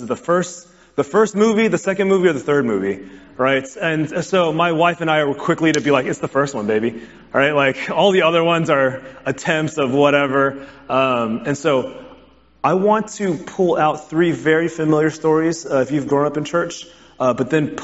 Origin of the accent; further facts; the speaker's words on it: Houston, Texas, United States; I'm a native Houstonian. I grew up in Alief, so just not too far away from here.